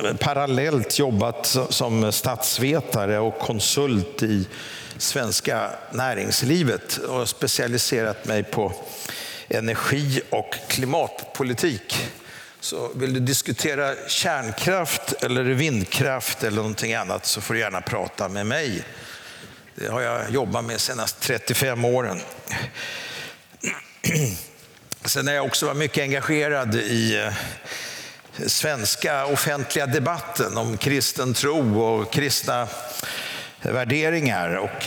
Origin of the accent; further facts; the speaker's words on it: Stockholm, Stockholm County, Sweden; och jag kommer från Stockholm